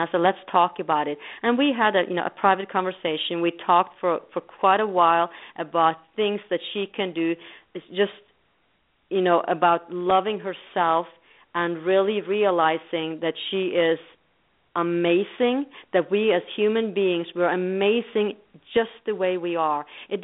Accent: Norway; when I grew up in Norway, and when I was about 10, 12 years old, I started having, in those days, pen pals all over the world.

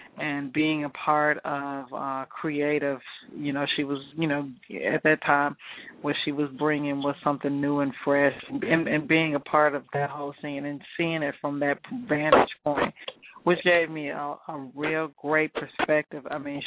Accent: Dallas, Texas, United States; you know, we're both from Dallas, so I knew her from home.

